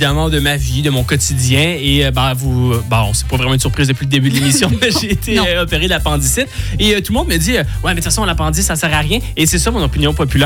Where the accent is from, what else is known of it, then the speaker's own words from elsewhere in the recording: Quebec, Canada; accent: Quebec French; On dirait presque plus que je suis québécois.